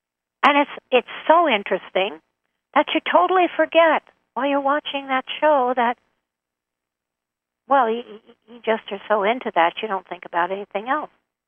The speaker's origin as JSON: {"language": "English", "country": "United States", "tie": "born there", "said": "I lamented that I was in a female body and I was born in America."}